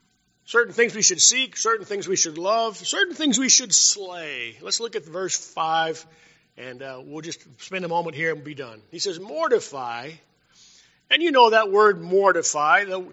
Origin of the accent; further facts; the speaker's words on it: Carlsbad, New Mexico, United States; I grew up in Carlsbad, New Mexico in the 1960s.